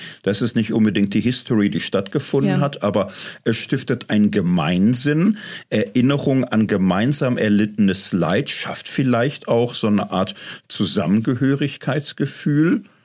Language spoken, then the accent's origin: German; Germany; Ich komme aus Deutschland